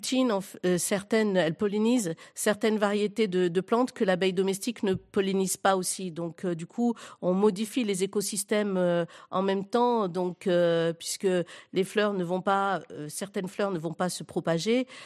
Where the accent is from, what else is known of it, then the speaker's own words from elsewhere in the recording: Algeria; born there; Je suis née en fait en Algérie. Je suis née pendant la guerre en plus